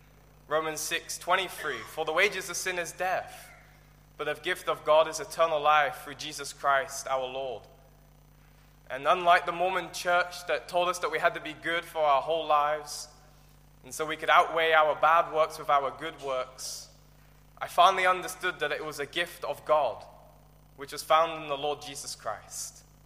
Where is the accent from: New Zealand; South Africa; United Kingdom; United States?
United Kingdom; Exeter, South West England; I'm from Exeter in England, and I was not born in a Christian home.